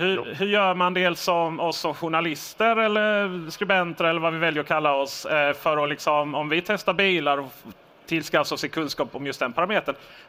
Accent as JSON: {"language": "Swedish", "region": "Skåne", "country": "Sweden", "said": "Jag är ju skåning, så jag har knappt sett snöva."}